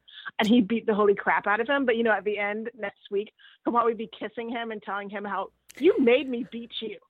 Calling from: Los Angeles, California, United States; I'm in Los Angeles.

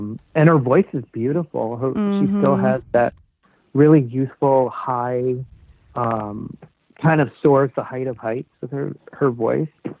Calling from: Seattle, Washington, United States; I've been a … fan since 1992, and I'm calling from Seattle, Washington.

